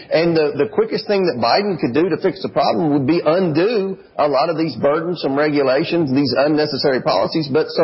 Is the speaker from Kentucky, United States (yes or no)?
yes; Kentucky, United States; So about half the trucks that are running in my home state of Kentucky right now would be out of compliance in California